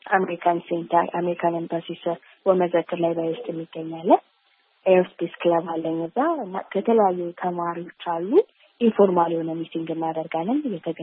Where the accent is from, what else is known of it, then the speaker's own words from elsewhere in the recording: Addis Ababa, Ethiopia; እኔ አዲስ አበባ ነው ተወልጄ ያደኩት።